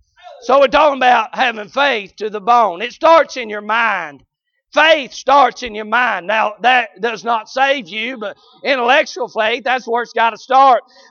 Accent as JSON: {"language": "English", "region": "Tennessee", "country": "United States", "tie": "born there", "said": "And so I'm not only Scottish, but I'm a Tennessean. I was born in Tennessee."}